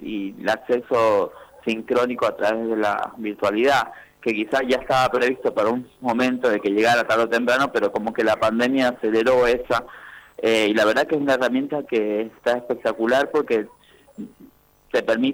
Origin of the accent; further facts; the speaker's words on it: San Juan, Argentina; now in Lanús, Argentina; yo trabajo acá en Lanús, pero soy sanjuanino, ¿no? Ah. Así que también voy y vengo de San Juan, que también doy clase allá de manera virtual y presencial